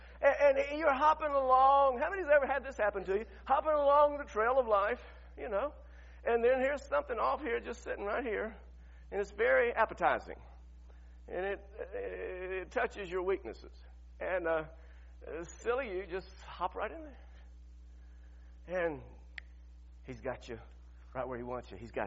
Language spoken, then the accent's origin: English; Griffin, Georgia, United States; When I was a boy growing up in Griffin, Georgia, we lived off on 155, had a farm and we raised cows and stuff.